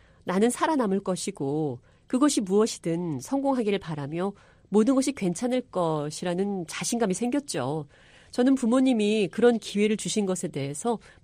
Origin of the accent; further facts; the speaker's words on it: Guam; first language English; Korean is a second language; 저는 사실 미국령 괌에서 태어났습니다.